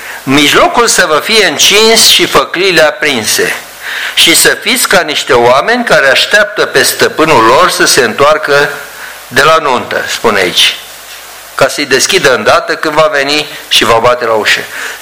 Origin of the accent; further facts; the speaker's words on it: Câmpulung, Argeș, Romania; când eu am locuit și am copilărit în Câmpul Lung. Și acolo era o stațiune de munte, așa, la poalele munților, era mai răcoare decât în București.